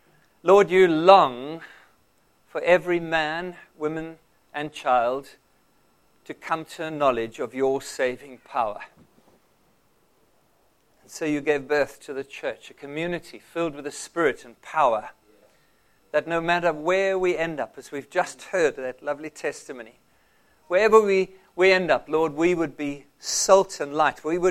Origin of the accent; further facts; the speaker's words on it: South Africa; now in Dubai, United Arab Emirates; I'm not an Arab. I come from South Africa. I have been there all my life.